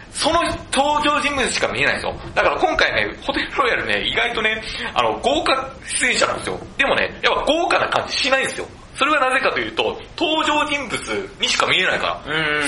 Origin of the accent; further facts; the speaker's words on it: Fukuoka, Japan; 僕のね、生まれ育った地域が本当は泥臭いんですよ。福岡のスラム街って言われるところ